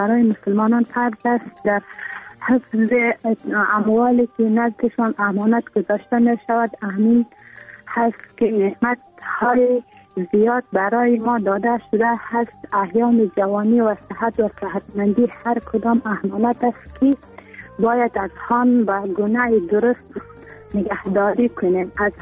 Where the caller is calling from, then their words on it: Faryab, Afghanistan; از ولایت فاریاب ولسوالی پشتان